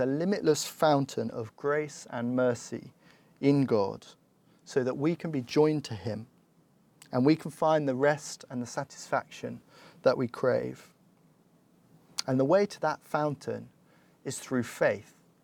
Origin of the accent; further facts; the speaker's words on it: London, United Kingdom; I'm from South London, so I am allowed to poke fun at Croydon, I think.